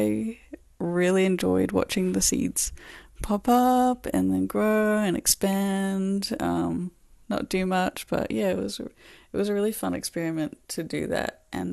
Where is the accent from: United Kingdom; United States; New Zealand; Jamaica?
New Zealand; Whangarei, Northland; moved away as an adult; now in Auckland, New Zealand; I grew up in Whangarei and moved to Auckland in 2015, I think it was, to study at Unitec.